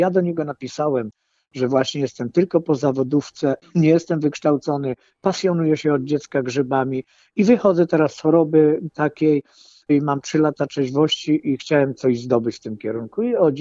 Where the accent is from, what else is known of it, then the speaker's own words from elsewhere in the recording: Silesian Voivodeship, Poland; Ja jestem z okolic Żywca, między Żywcem a Bielskiem. Mieszkam w miejscowości Międzybrodzie Bialskie, gdzie gmina nazywa się tak jak bardzo zbombardowane miasto na Ukrainie Czernichów.